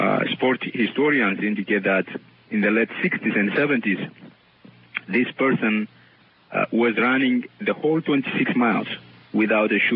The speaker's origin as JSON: {"language": "English", "country": "Ethiopia", "second_language": "English", "said": "I'm from Ethiopia myself"}